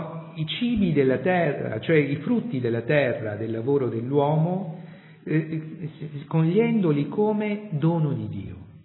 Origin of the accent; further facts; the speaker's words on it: Apulia, Italy; la Puglia, lo dico da pugliese